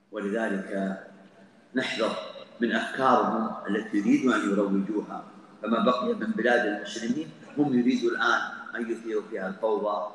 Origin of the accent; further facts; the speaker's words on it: Saudi Arabia; ونحن في بلادنا المملكة العربية السعودية